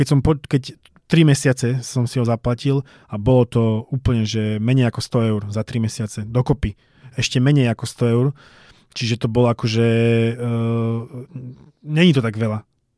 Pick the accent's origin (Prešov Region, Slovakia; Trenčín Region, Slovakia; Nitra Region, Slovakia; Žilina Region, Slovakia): Žilina Region, Slovakia; Ja som z Oravy, takže mňa tam vždy zasobujú hovädzinou